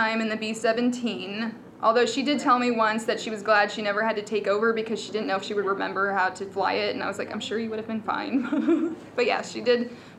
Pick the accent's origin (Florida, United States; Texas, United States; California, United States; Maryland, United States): Maryland, United States; A, we're from Maryland, so it's nearby.